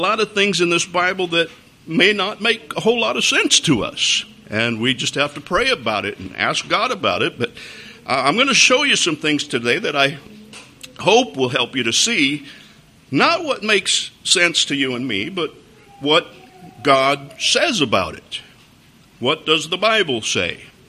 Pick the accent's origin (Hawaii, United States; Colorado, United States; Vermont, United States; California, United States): Colorado, United States; now in Kuwait; Where I grew up, the place where I grew up in Colorado didn't have a whole lot of immigrants, so most of the kids in my school, they were just like me.